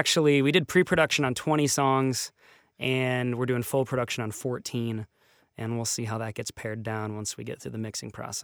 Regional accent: Detroit, Michigan, United States; Growing up in Detroit, I listened to a lot

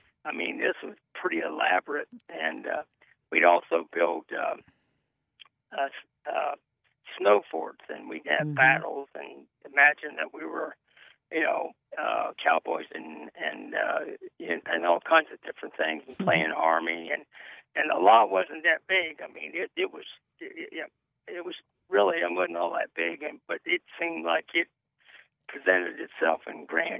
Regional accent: Columbus, Ohio, United States; now in Lancaster, United States; I was a kid back in the 50s, and I live in Lancaster now, but I was born and raised in Columbus, specifically German Village back in the 50s.

